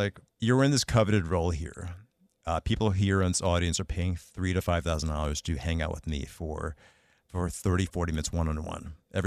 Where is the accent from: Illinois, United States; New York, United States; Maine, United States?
New York, United States; Queens; growing up in Queens, New York, in Jackson Heights, Queens